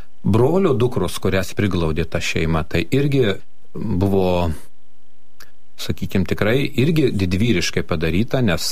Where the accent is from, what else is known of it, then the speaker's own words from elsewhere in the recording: Kaunas, Kaunas County, Lithuania; also born or lived in Jonava / Marijampolė; Aš augau, gimiau Jonavoje, paskui iš Jonavos atvežė į Kauną, kur dabar yra Žemaičio gatvėje Pranciškonis.